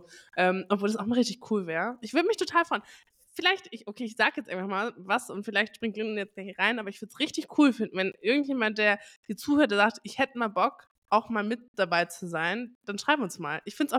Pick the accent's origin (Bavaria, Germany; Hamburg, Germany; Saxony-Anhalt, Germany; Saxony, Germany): Hamburg, Germany; ich komme aus Hamburg, ich muss Schulz von Thun lieben.